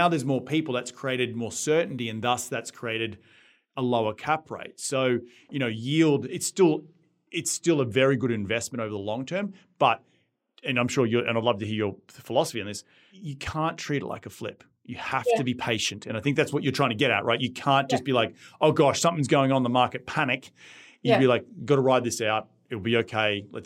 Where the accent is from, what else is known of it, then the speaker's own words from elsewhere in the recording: Australia; And I come from Australia, where I know growing up, my dad was like